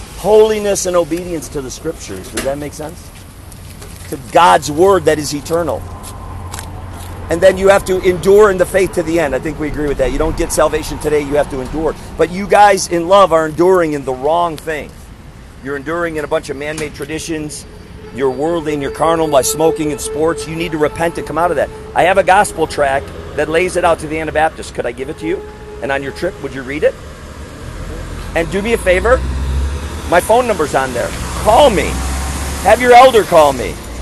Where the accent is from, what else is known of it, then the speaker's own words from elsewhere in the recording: Wisconsin, United States; We're originally from central Wisconsin. We have a small homestead in central Missouri.